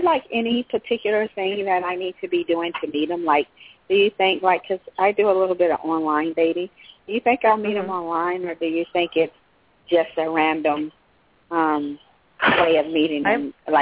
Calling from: California, United States; calling from California.

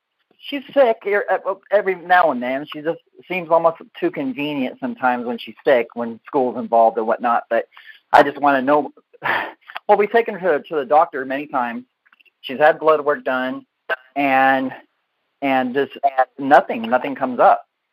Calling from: Chehalis, Washington, United States; Chehalis, Washington.

